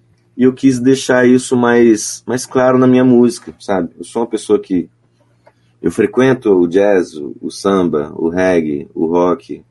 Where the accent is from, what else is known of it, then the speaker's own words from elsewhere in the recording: Espírito Santo, Brazil; E eu, como capixaba também